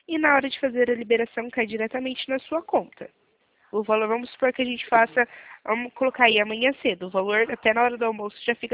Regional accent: Limeira, São Paulo, Brazil; Eu sou aqui de Limeira.

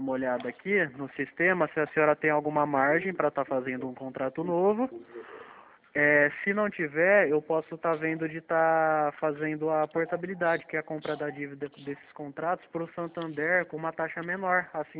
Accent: São Paulo, Brazil; eu sou daqui de São Paulo.

